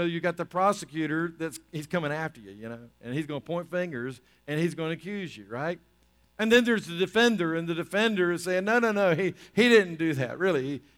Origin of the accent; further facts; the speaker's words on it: the South, United States; Anyway, we're from the South. You know, that's just what we do.